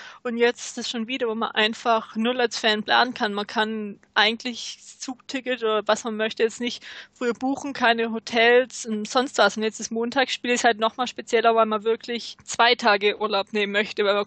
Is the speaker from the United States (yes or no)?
yes; United States; ist es jetzt auch nicht so das Spiel, wo ich als Amerikaner drauf gewartet habe